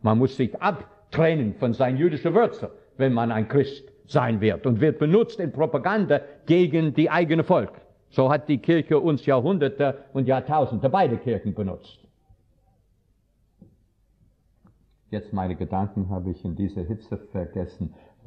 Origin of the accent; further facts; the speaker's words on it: United States; German is a second language; moved away; Ich habe nie gedacht, dass ich werde mich als Amerikaner fühlen. Ich gehe sehr bewusst weg von Amerika. Und ich wollte in Europa leben.